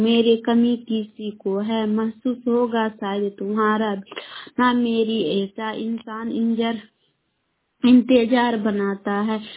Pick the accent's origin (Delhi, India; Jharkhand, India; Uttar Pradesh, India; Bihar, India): Bihar, India; Patna; now in Sheikhpura, India; मैं गोवा से शेखपुरा से बोल रही हूँ। मैं पटना जिला के रहने वाले हूँ।